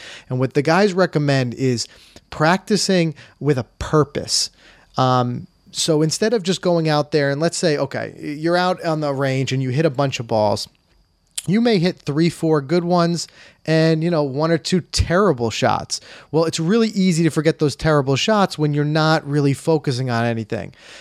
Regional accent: New York, United States; And we're from New York, New Jersey.

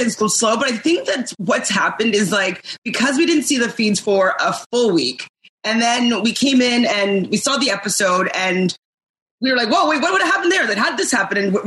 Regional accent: Canada; You know, as a Canadian, I'm really happy to be here

